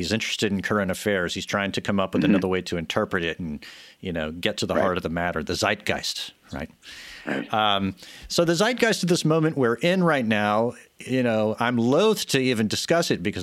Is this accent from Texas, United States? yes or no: yes; Texas, United States; And I grew up surfing in Texas. Now you know.